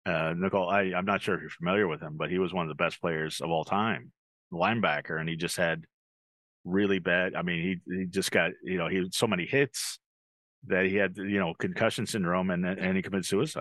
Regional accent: San Diego, California, United States; I grew up in San Diego, and Junior Seau was one of the best players, committed suicide.

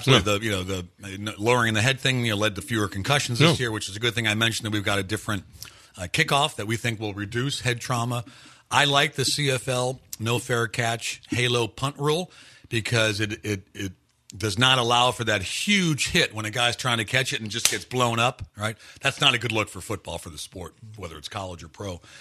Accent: Cleveland, Ohio, United States; Growing up in Cleveland, our favorite rule was you had to dive over the snow pile.

